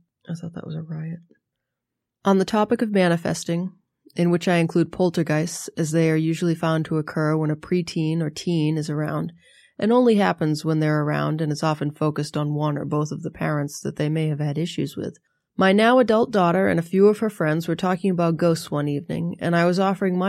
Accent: Massachusetts, United States; accent: Boston; my gravelly Boston accent

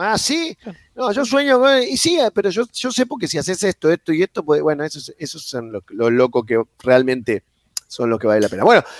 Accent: Argentina; me pregunta si soy argentino, sí, soy argentino.

